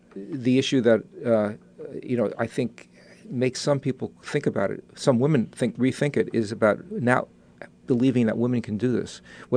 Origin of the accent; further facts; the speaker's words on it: New York, United States; accent: New York; now in Santa Barbara, United States; I got rid of my New York accent, luckily, after 19 years. See, I speak with a California accent now